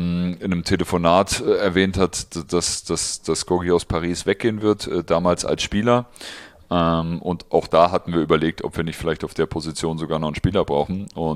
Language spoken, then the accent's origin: German; Bad Liebenwerda, Brandenburg, Germany; also born or lived in Elsterwerda; geboren bin ich in Elsterwerda, das ist direkt neben meiner Heimatstadt Bad Liebenwerder, Südbrandenburg, an der sächsischen Grenze, und es sind ungefähr 80 Kilometer von Cottbus weg.